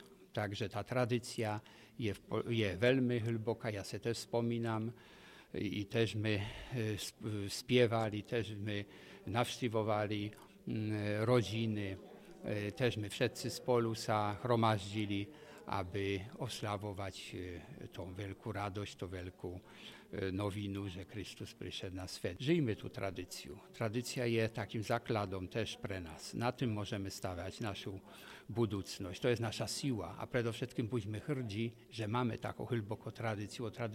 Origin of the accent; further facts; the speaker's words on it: Poland; Slovak is a second language; Ja pochádzam z Polska, tam je veľmi hlboká tradícia, Vianoc, vôbec naboženská tradícia.